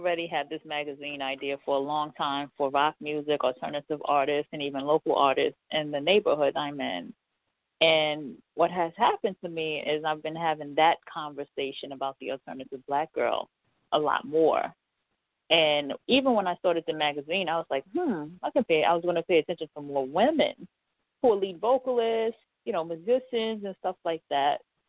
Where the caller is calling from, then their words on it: New York City, New York, United States; Calling from New York City.